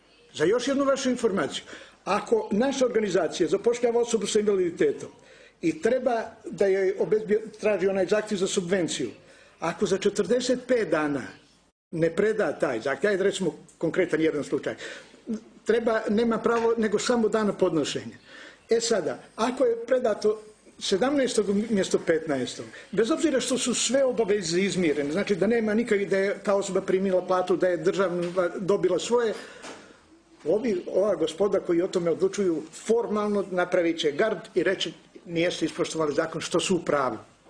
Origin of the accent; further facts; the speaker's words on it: Bar, Bar Municipality, Montenegro; i dolazim iz Bara